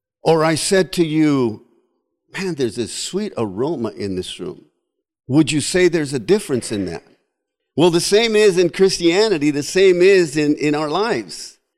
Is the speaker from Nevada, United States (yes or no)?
yes; Las Vegas, Nevada, United States; We grew up in Las Vegas, Nevada. And in Las Vegas, probably like here, we had the four seasons.